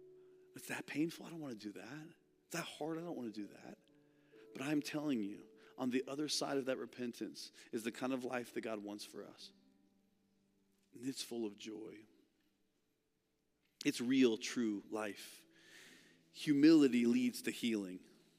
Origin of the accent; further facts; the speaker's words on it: Indiana, United States; I grew up in Indiana, and in Indiana, there's something that happens in the winter. It's called snow